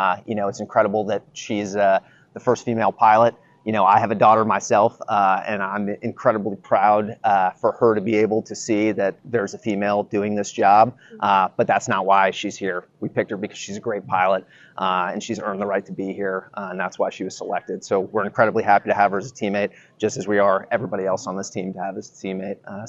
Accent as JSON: {"language": "English", "town": "San Francisco", "region": "California", "country": "United States", "tie": "born or raised there", "said": "I grew up in San Francisco, California, and my first introduction to the Blue Angels was seeing an air show."}